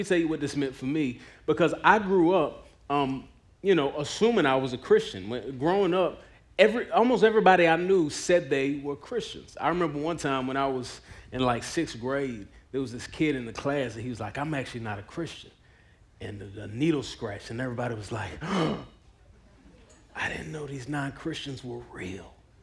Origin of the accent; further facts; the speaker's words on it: Dallas, Texas, United States; I grew up in Dallas. I moved back there a few years ago, but I grew up in Dallas.